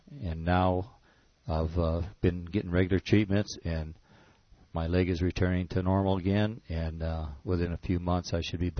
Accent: Norwalk, United States; Okay, I'm from Norwalk, and I work construction

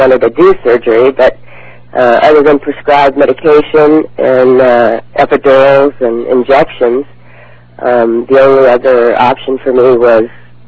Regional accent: California, United States; Well, I'm from Southern California, and I actually owned my own corporation for about 10 years.

